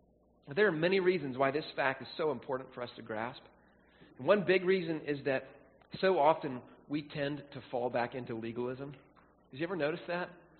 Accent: Southern United States, United States; here's how it was where I grew up in the Southern churches.

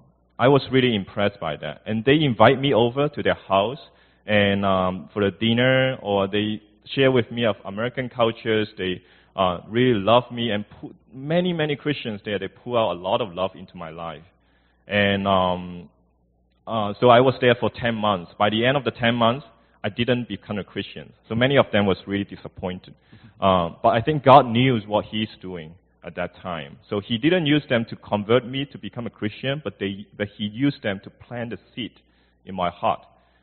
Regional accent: Hong Kong; also born or lived in China; So I was made in China, and then I moved to Hong Kong. So I grew up in Hong Kong. I grew up in an atheist family

